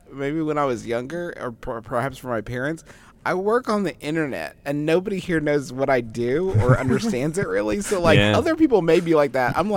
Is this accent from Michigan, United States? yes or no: no; Huntington, West Virginia, United States; The people here are friendly, though, in my hometown here of Huntington, West Virginia.